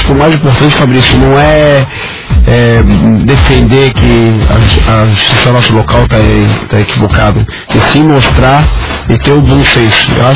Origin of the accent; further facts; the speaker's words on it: Florianópolis, Santa Catarina, Brazil; Florianópolis é uma das melhores cidades para se morar. Nós somos manezinho